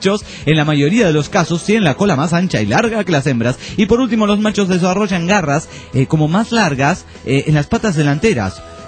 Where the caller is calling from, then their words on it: Guatemala; de Guatemala.